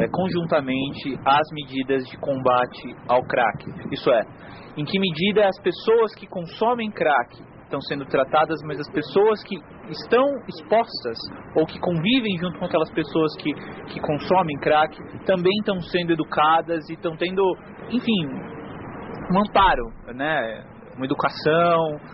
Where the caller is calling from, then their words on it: São Paulo, Brazil; eu sou de São Paulo